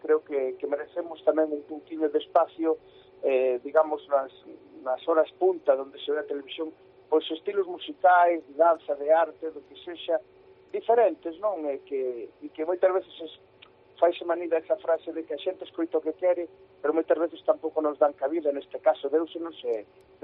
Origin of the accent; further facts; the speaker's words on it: Lugo, Galicia, Spain; para min como lucense, pues, é algo que me enche de orgullo